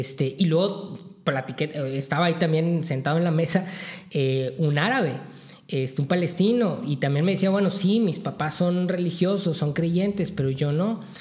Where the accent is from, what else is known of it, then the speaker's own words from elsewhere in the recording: Russia; now in Israel; nosotros nos vinimos de Rusia cuando ya existía el Estado de Israel, simplemente porque en nosotros siempre existió este deseo de tener una tierra propia